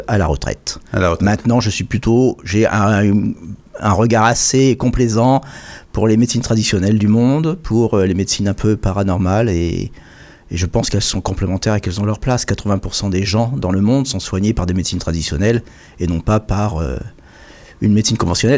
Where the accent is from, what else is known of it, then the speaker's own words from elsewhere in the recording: Normandy, France; j'avais choisi depuis longtemps de venir en Bretagne pour y planter mes racines. Je suis normand d'origine.